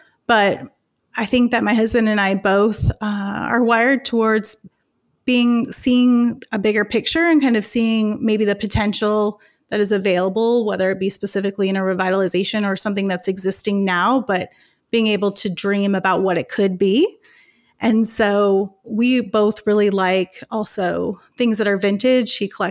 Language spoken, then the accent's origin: English; Phoenix, Arizona, United States; now in Napa, United States; No, we are actually from Phoenix, Arizona.